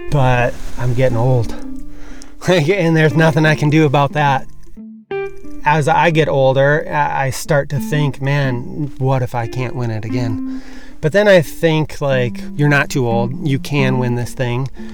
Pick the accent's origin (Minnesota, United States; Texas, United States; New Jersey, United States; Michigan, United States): Michigan, United States; Pinckney; from Pinckney, Michigan.